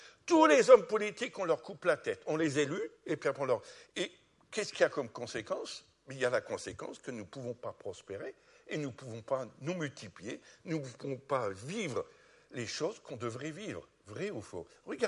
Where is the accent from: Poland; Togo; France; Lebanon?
France; Je suis français, je vous promets, je vous l'ai dit, je suis français.